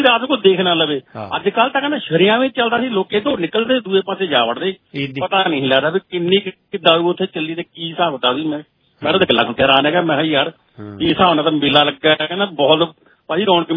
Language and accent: Punjabi; Dhameli, Punjab, India; ਸਾਡੇ ਪਿੰਡ ਤਿੰਨ ਖੜੇ ਸੀ ਭਾਜੀ ਡਮੇਲੀ ਪਿੰਡ ਆ ਮੇਰਾ